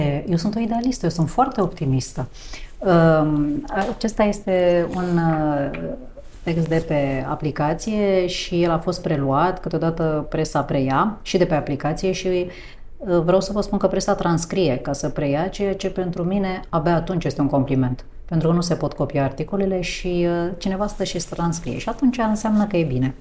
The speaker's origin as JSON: {"language": "Romanian", "region": "Bucharest", "country": "Romania", "tie": "born or raised there", "said": "Eu am crescut în București."}